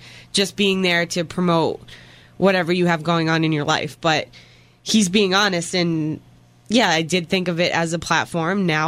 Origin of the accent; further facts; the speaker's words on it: Boston, Massachusetts, United States; I thought it was a great date, and not just saying because I'm from Boston, but...